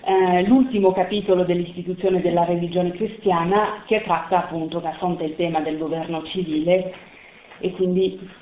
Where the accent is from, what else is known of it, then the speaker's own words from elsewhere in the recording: Switzerland; perché ho studiato a Ginevra, perché sono svizzera